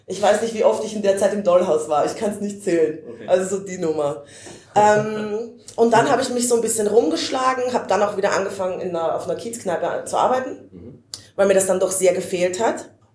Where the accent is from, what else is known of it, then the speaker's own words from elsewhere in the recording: Austria; moved away as an adult; now in Hamburg, Germany; Also ich komme aus Österreich. ursprünglich.